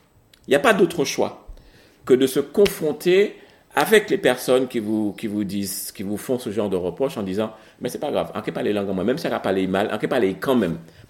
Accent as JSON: {"language": "French", "country": "Martinique", "first_language": "Martinican Creole", "second_language": "French", "said": "Le martiniquais n'est pas une langue officielle. C'est notre langue maternelle, mais ça n'est pas une langue officielle."}